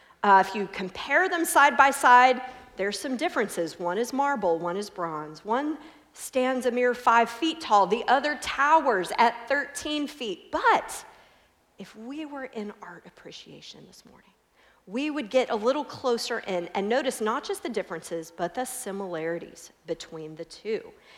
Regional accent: Houston, Texas, United States; This is a homecoming for me. I'm from the Houston area

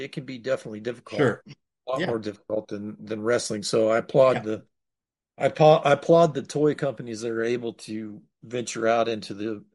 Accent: Marietta, United States; It's Marietta Monster Mash in my hometown.

